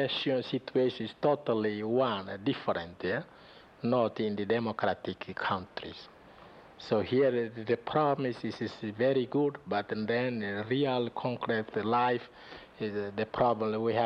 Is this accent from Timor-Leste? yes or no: yes; Baucau, Timor-Leste; Yes, I am from Baucau.